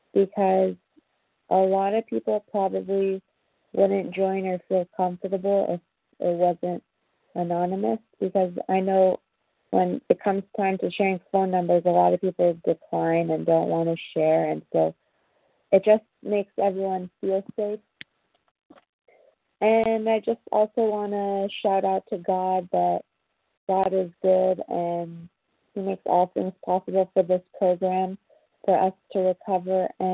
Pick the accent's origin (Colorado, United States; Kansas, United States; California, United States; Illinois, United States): California, United States; I'm from Southern California